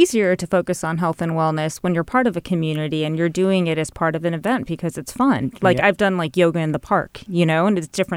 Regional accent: Los Angeles, California, United States; I'm from Los Angeles. You know, I look at my dad's old neighborhood. Yeah, it's been completely changed and it's unrecognizable.

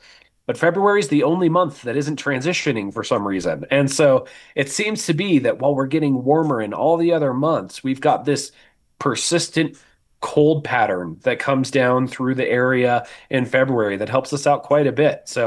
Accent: Colorado, United States; I grew up in Colorado. It's normal out there, but very light, fluffy snow.

